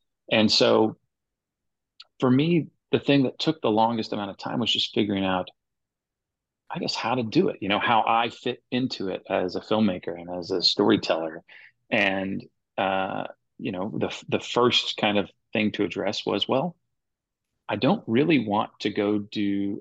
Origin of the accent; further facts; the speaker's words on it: the South, United States; You know, I grew up in the South.